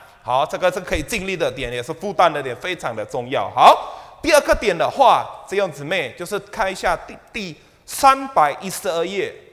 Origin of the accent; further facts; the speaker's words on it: Indonesia; also born or lived in India; 我是从印尼来的，我住过印尼跟 印度了。基本上这个停电呢、啊、是从小发生的事